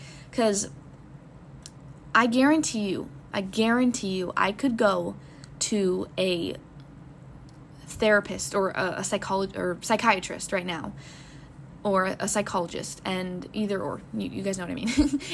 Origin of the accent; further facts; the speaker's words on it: Florida, United States; because I grew up in Florida and we have the sun all year round, basically.